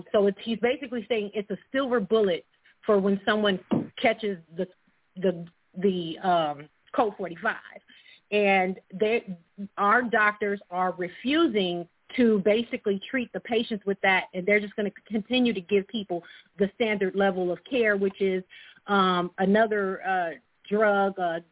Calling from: California, United States; I'm calling from California.

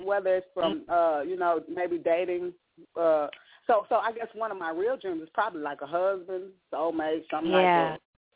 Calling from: Arkansas, United States; from Arkansas.

